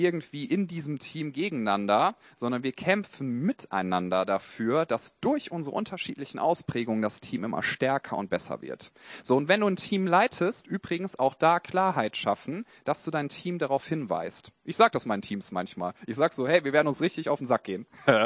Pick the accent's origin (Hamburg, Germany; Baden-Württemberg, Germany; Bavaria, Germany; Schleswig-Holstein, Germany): Hamburg, Germany; Und dann zu sagen, ja, ich komme aus Hamburg, ne?